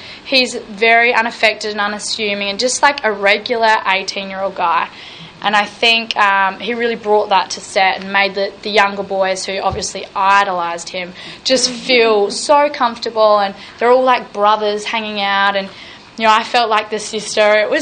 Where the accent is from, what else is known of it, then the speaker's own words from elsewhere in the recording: Adelaide, South Australia, Australia; Adelaide, which is my hometown. I've lived there my entire life.